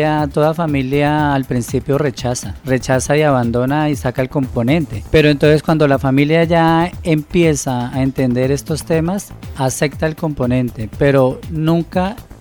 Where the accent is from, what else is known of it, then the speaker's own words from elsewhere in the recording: Villavicencio, Meta, Colombia; Yo soy de Villavicencio